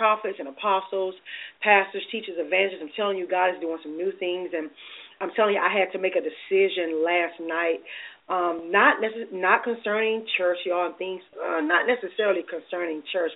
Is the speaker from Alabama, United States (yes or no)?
yes; Alabama, United States; I think I said this, my home state, Alabama.